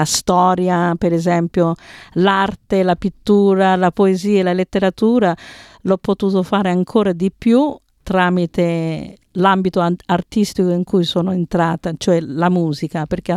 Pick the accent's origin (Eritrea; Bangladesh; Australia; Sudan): Australia; Oakleigh, Victoria; Italian is a second language; io ho studiato l'italiano prima di tutto a una scuola quando ero piccola a Oakley, che lo facevo una volta alla settimana, poi nella scuola secondaria di Oakley, poi all'Università di Melbourne